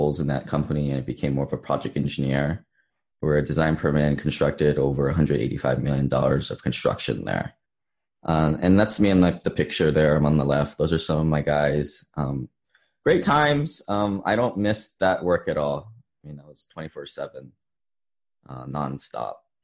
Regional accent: Hawaii, United States; A little bit background myself. I grew up in Hawaii, a beautiful place.

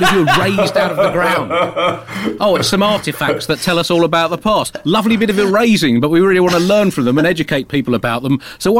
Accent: United Kingdom; But you know, I'm British.

